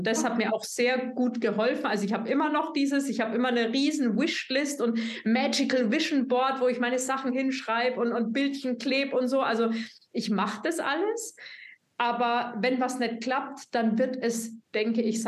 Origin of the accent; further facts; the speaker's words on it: Bavaria, Germany; weil ich komme aus Bayern, da gibt es irgendwie keine Alleen